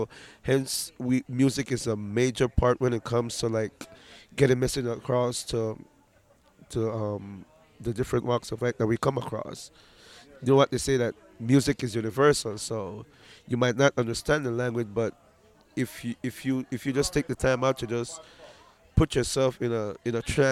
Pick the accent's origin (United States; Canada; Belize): Belize; And we're from Belize, for those of you who did not know that.